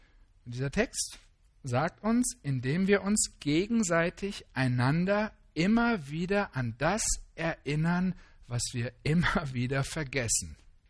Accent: Germany; Ich bin ein Mensch, ich bin ein Mann, ich bin Deutscher, ich bin Ehemann, ich bin Papa, ich bin Pastor

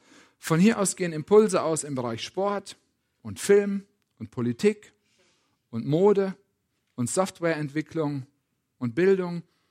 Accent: Potsdam, Brandenburg, Germany; kam ich mir als Potsdamer schon so ein bisschen vor wie Bethlehem. Klein und unbedeutend.

